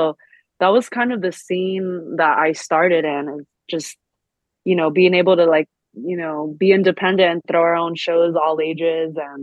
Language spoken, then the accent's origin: English; El Monte, California, United States; in the San Gabriel Valley where I grew up. I grew up in El Monte.